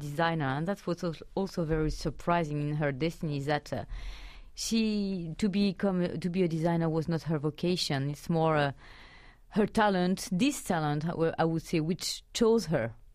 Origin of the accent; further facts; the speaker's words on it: Montluçon, Auvergne-Rhône-Alpes, France; I grew up in Montluçon, which is, I don't know in miles, but in kilometers, it's like 60 kilometers. Yes, and we are from the Auvergne volcanoes